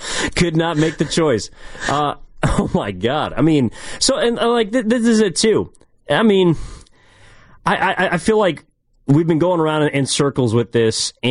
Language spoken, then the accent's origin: English; United States; I mean, yeah, I'm an American. I'm red-blooded.